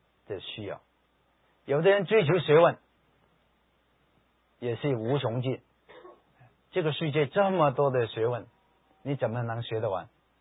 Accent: Hong Kong; 我国内的我不知道谁最有钱。我来自香港的，

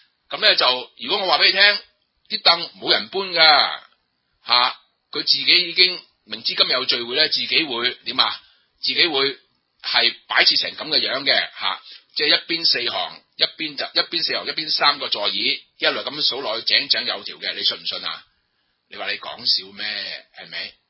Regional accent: China; 譬如我哋係中國人啦，我哋中國人咧就好多有嗰個咩神都有神嘅觀念嘅

